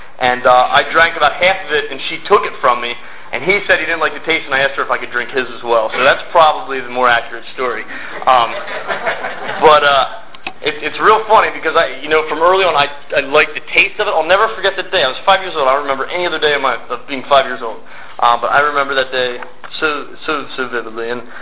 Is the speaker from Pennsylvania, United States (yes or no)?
yes; Lancaster, Pennsylvania, United States; I grew up in Lancaster, Pennsylvania. Actually, like 2 miles from where my home group is now.